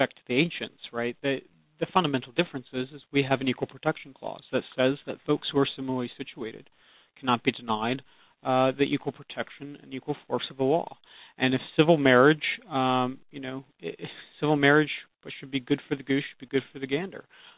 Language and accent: English; the South, United States; I grew up in the South, and for the last 10 years